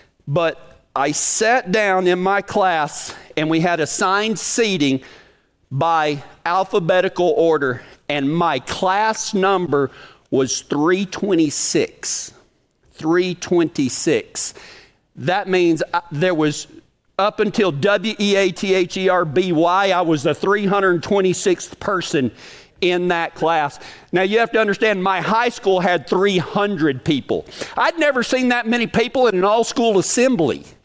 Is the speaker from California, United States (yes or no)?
no; Big Lake, Texas, United States; town cowboy kid from Big Lake, Texas, Texas Tech was, there was more people at Tech than there was in my hometown.